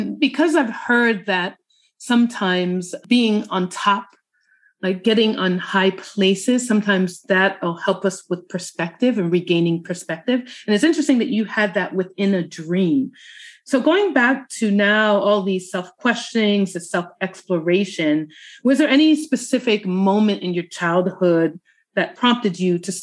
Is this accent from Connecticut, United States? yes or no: yes; Hartford, Connecticut, United States; I grew up actually in Hartford, Connecticut, and it was about 120,000.